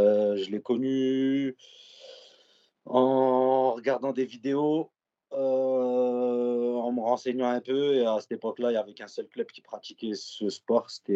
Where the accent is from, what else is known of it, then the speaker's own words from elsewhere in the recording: Roubaix, Hauts-de-France, France; Et après, je suis né à Roubaix, j'ai grandi à Roubaix.